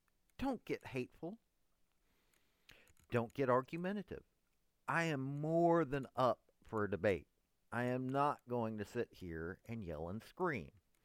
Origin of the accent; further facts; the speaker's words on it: Tennessee, United States; I'm from Tennessee. We had Pat Head Summit.